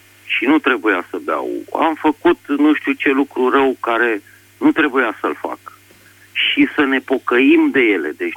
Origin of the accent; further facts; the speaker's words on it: Bucharest, Romania; din București.